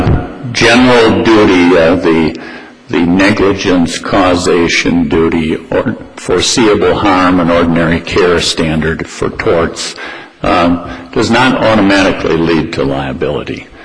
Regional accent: Sparta, United States; I'm from Sparta.

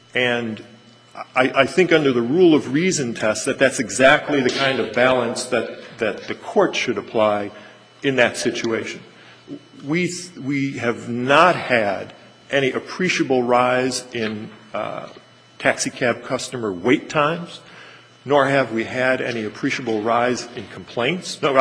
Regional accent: Chicago, Illinois, United States; I grew up in Chicago, and the metal in Chicago is worth.

